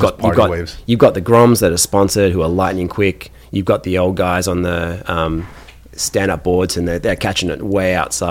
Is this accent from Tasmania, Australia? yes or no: no; New South Wales, Australia; Uh-huh, just about 100 miles north of Sydney. So bunch of great surf spots there. Mark Richards is my hometown.